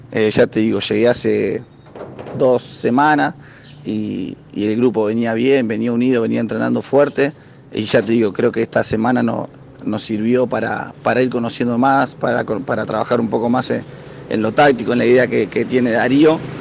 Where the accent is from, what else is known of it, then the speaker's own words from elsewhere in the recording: La Plata, Buenos Aires Province, Argentina; Yo soy de La Plata, de Buenos Aires